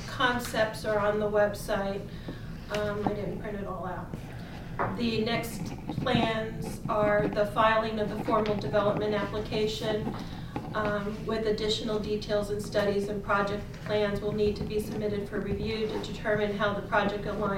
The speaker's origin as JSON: {"language": "English", "region": "Florida", "country": "United States", "said": "I come from Florida."}